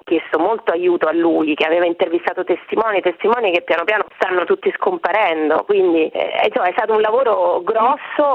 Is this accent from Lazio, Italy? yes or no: yes; Rome, Lazio, Italy; Poi sono romana, quindi diciamo la montagna è lontana, ecco.